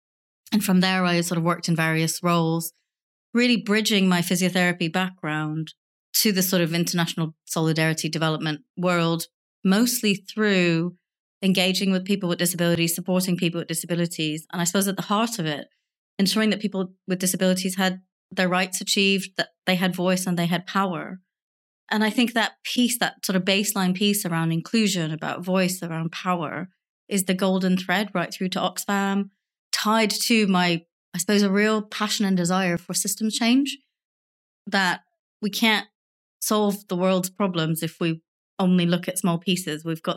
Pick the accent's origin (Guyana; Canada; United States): Canada; when I was growing up in Canada